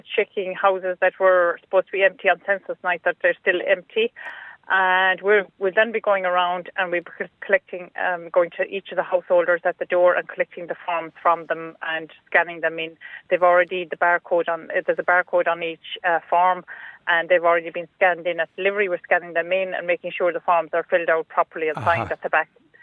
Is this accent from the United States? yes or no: no; Ballyferriter, Munster, Ireland; I'm actually close from Ballyferter myself, but I'm here.